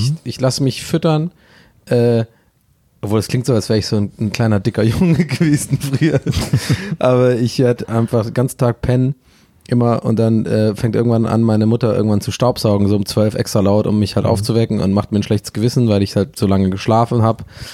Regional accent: Baden-Württemberg, Germany; die haben auch so einen Keller, so typisch schwäbisch, man hat meistens bei uns h

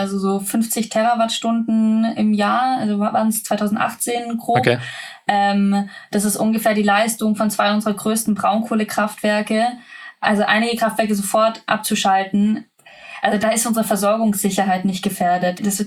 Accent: Baden-Württemberg, Germany; also born or lived in Lower Bavaria; Ja, ich komme vom Dorf. Bin im Schwabeländle aufgewachsen, da habe ich auch noch anders geschwätzt. Bin dann zum Studieren in die niederbayerische Pampa gegangen

